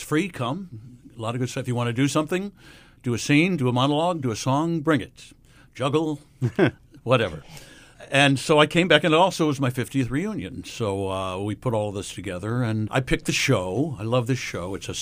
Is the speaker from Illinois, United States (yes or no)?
yes; Peoria, Illinois, United States; Yes, I was born and raised in Peoria, went to St. John's, went to Spalding.